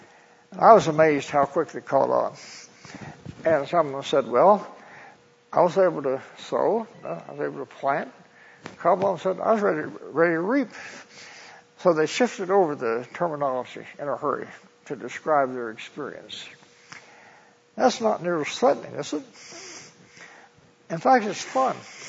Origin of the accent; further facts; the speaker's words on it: Colorado Springs, Colorado, United States; In my hometown, there are about 20 funerals a day.